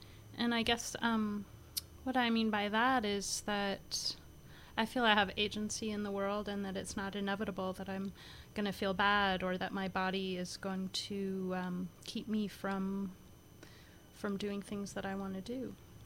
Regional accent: Bloomington, Indiana, United States; I grew up in Bloomington, Indiana, which is a university town, very progressive, a lot of people doing a lot of different things

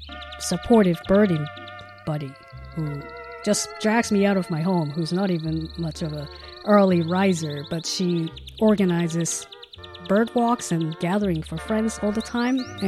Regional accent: Tokyo, Japan; English is a second language; moved away as an adult; now in United States; I'm from Tokyo. My adult life never had any snow or anything, so I'm still, even after living here for 15 years, still kind of adapting to this cold weather.

